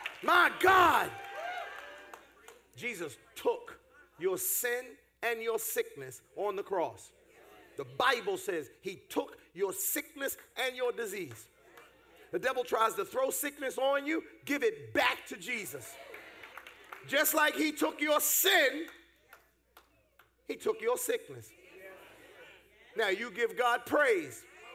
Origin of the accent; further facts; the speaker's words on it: Pennsylvania, United States; You know, I'm from Pennsylvania